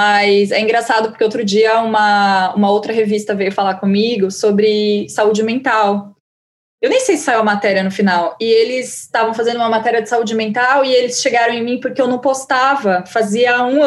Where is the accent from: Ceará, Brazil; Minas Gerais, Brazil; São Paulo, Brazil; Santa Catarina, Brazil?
São Paulo, Brazil; Araraquara; Eu vim de Araraquara e eu cresci como uma adolescente que escrevia muitos diários